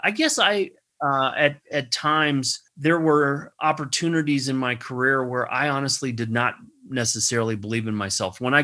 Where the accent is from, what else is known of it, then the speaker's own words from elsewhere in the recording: Cincinnati, Ohio, United States; the fact that I grew up in Cincinnati, Ohio. Cincinnati is the home of Procter & Gamble's world headquarters.